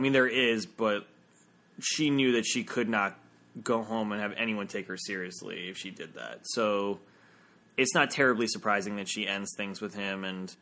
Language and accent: English; the South, United States; accent: Southern; I won't even try to mimic her voice because it's the greatest thing and my southern accent will be trash fire compared to it